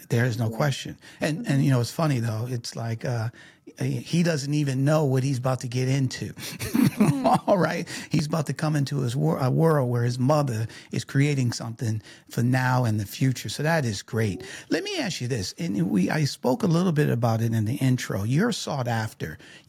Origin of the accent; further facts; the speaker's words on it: Detroit, Michigan, United States; I'm from Detroit.